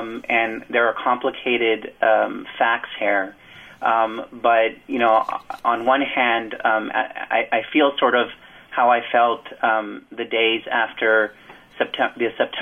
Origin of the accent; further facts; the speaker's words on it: United States; as an American Muslim who grew up in the United States, it was painful